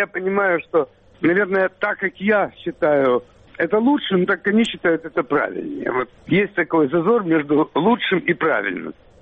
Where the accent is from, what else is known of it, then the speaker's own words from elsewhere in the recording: Odesa, Odesa Oblast, Ukraine; я одессит, но она используется очень часто как альтернатива тому, что я украинец, с этим надо что-то делать, но я одессит, это все равно я одессит.